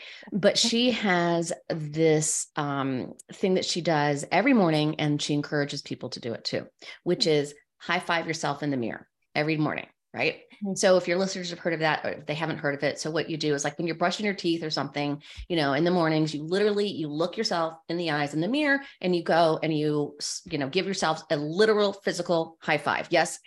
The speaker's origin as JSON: {"language": "English", "region": "the South", "country": "United States", "said": "I'm from the South"}